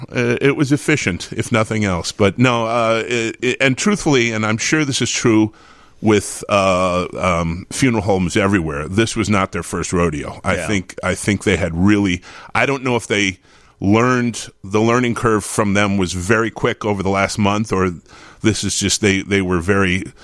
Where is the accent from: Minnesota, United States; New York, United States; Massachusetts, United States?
Massachusetts, United States; Boston; I'm originally from Boston, come from a big Boston Irish Catholic family.